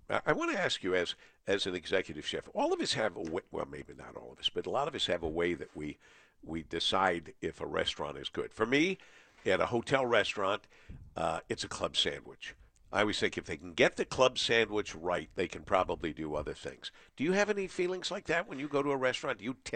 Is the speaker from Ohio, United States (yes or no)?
no; Monroe, Michigan, United States; and I grew up in Monroe, Michigan, but coming to school in Ann Arbor was like going way far away from home.